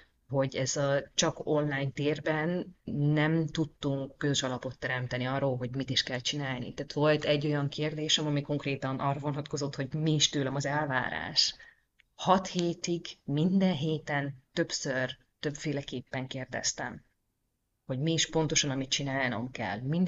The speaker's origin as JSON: {"language": "Hungarian", "country": "Hungary", "first_language": "Hungarian", "moved": "yes", "lives_now": "Netherlands", "said": "Magyar vagyok Hollandiában, de én Magyarországon is elég sokat atipikusnak éreztem magam"}